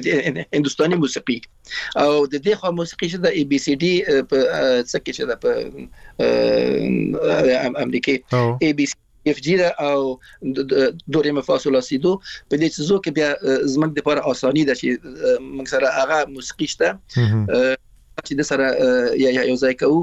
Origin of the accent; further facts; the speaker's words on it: Afghanistan; moved away; also born or lived in Iran